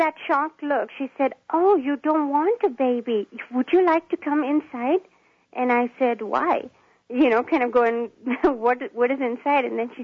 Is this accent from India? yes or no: yes; India; English is a second language; moved away as an adult; now in United States; I'm from India. I'm a citizen of India.